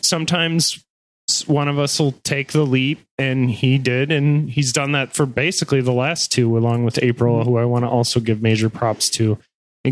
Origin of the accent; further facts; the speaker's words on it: Michigan, United States; Like growing up in Michigan and going to like freshwater lakes pretty much my whole life